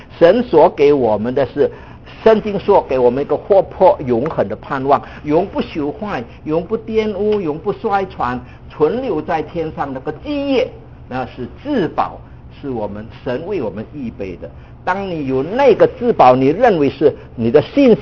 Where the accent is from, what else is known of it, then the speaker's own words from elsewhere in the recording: Indonesia; moved away; 我们那个时候我是从印尼过来的华侨